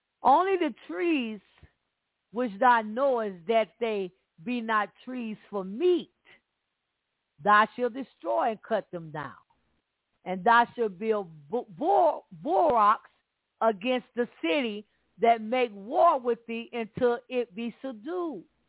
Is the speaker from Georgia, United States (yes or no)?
no; Alabama, United States; I'm from Alabama, man. I growed up around nothing but fruit trees.